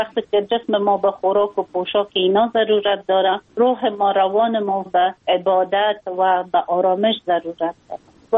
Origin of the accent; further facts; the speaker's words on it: Afghanistan; ما یک خانم مسلمان هستم، از افغانستان هستم